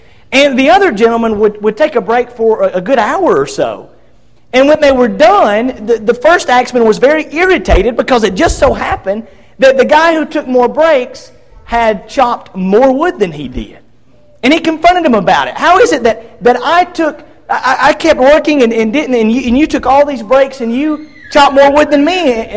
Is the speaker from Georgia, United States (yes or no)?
yes; Georgia, United States; I grew up in Northwest Georgia, as many of you know.